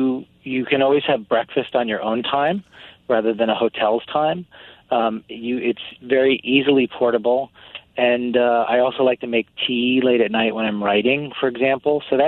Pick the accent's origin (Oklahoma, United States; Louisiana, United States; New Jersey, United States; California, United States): New Jersey, United States; I grew up in New Jersey, but part of the New York suburbs rather than the Philadelphia suburbs, if we divide it in half.